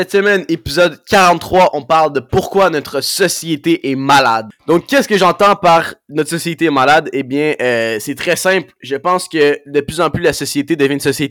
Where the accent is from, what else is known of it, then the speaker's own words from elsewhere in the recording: Laval, Quebec, Canada; moi je viens de Laval, j'ai grandi toute ma vie à Laval, donc ça m'a beaucoup affecté.